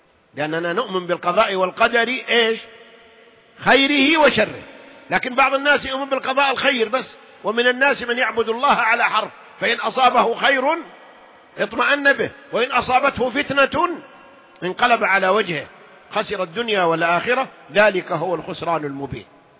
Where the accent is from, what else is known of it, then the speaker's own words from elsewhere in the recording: Saudi Arabia; إلا عندنا في السعودية يمكن أكثر عشان الرجال أكثر من النسوان